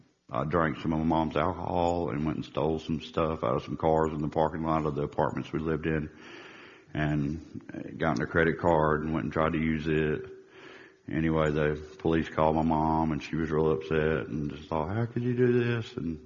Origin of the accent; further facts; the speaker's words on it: Birmingham, Alabama, United States; born there; I was born in Birmingham, Alabama.